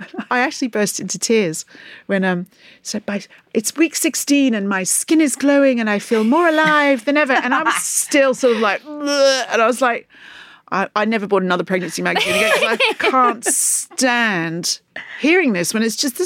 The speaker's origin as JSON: {"language": "English", "country": "Australia", "moved": "yes", "said": "All my friends here are people I've met through work because I came from Australia."}